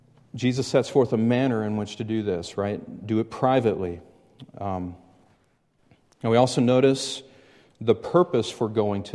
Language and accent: English; Southern US, United States; Well, I grew up in the South in bad schools. Don't hold it against me.